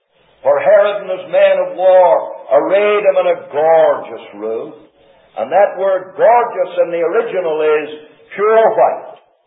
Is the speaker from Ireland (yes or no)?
no; Canada; I'm an Irishman, half a Scot, and all a Canadian.